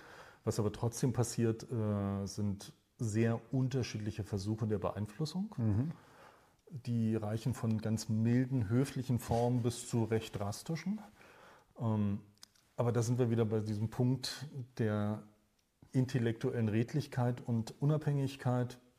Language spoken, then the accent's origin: German; Berlin, Germany; ich bin direkt an der Mauer groß geworden in Berlin, direkt an einem Grenzübergang